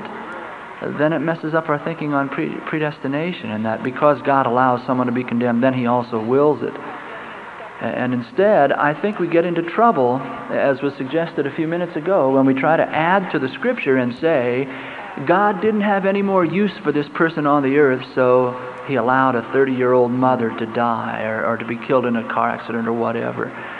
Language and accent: English; Utica, Nebraska, United States; from Utica, Nebraska.